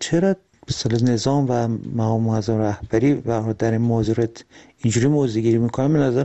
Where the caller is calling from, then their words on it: Tehran, Tehran Province, Iran; از تهران هستم، درود بر شما.